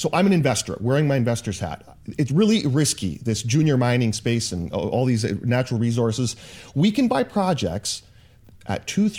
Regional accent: Vancouver, British Columbia, Canada; Vancouver, Canada. It's the capital of natural resources and oil, particularly Western Canada. So I grew up with guys in that business.

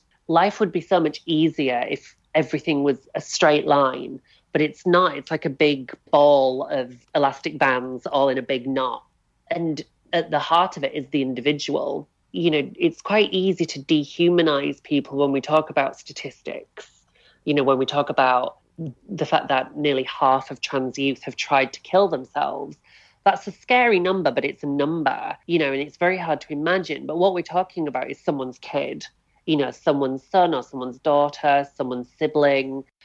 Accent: England, United Kingdom; And certainly growing up in the North as well.

